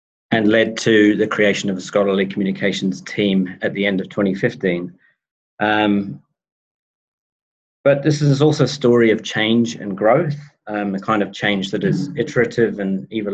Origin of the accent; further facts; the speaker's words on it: Auckland, New Zealand; I come from Auckland, or Tāmaki Makaurau.